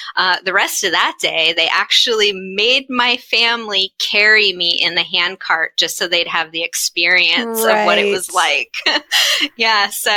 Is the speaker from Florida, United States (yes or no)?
no; Arvada, Colorado, United States; Yeah, I grew up in Arvada, Colorado.